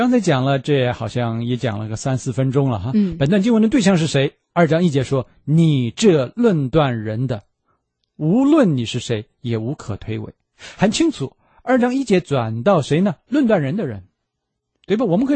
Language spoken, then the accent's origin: Chinese; China; 尤其是我们中国人更懂这个道理啊